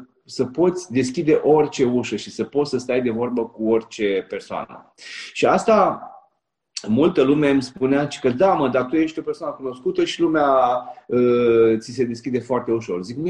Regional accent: Iași, Iași County, Romania; cred că în devenirea mea m-a ajutat foarte mult faptul că m-am născut la Iași.

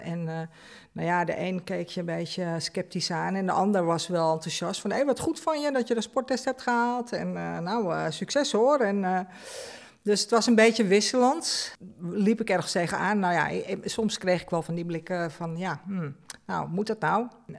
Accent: Amsterdam, North Holland, Netherlands; now in Hoofddorp, Netherlands; Ik ben inmiddels 59 jaar. Ik ben geboren in Amsterdam, waar ik 40 jaar heb gewoond. Ik woon inmiddels alweer 19 jaar in Hoofddorp.

